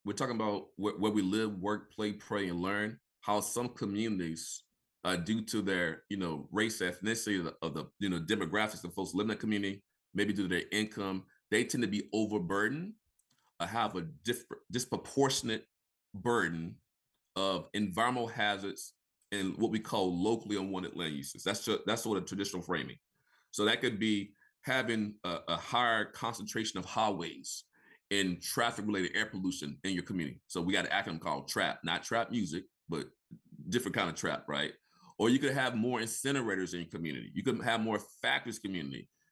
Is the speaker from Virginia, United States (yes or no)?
no; Mississippi, United States; you know, I'm almost 50. So, you know, growing up in Mississippi, you know, you think about integration, right?